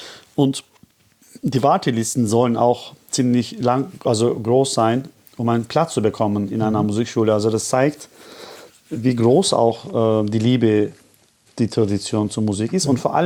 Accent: Istanbul, Turkey; in Istanbul, also wo ich herkomme

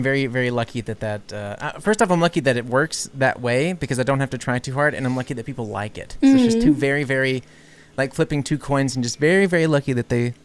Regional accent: New Orleans, Louisiana, United States; No, New Orleans. No, I mean, New Orleans is just a very like liberal city in a very conservative state.

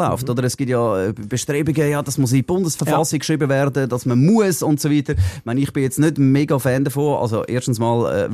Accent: Switzerland; oder vielleicht abgebrochen bei uns in der Schweiz

